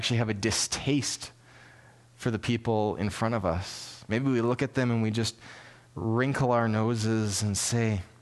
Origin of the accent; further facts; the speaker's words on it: Canada; maybe it's because we're Canadian and we don't want to offend anybody.